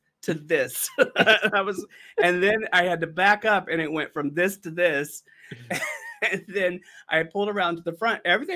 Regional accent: North Carolina, United States; I mean, we're all from North Carolina, but we didn't meet till we got here.

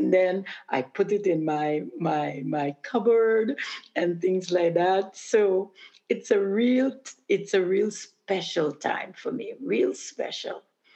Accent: Aruba; Yeah, I'm from Aruba, and we are very inclined to hold on to tradition.

